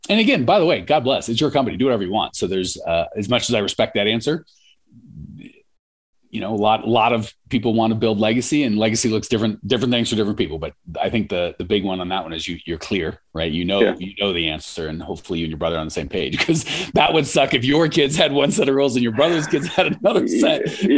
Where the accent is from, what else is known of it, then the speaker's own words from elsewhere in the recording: Phoenix, Arizona, United States; I'm 47. I've been born and raised in Phoenix, lived there 97% of my life.